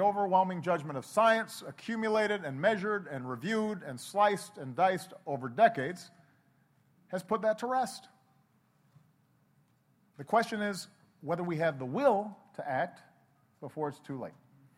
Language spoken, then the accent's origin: English; Hawaii, United States; And part of it maybe is growing up in Hawaii, where every day you appreciate the wonder of your planet